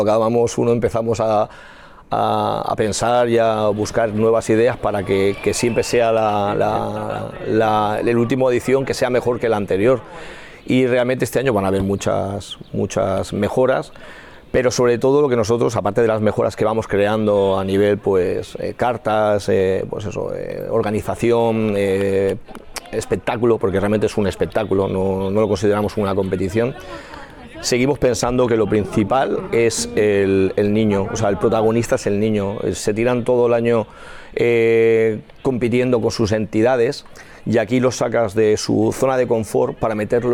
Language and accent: Spanish; L'Hospitalet de Llobregat, Catalonia, Spain; nosotros somos de Hospitalet y preferimos hacer esto aquí que no tener que irnos a otro municipio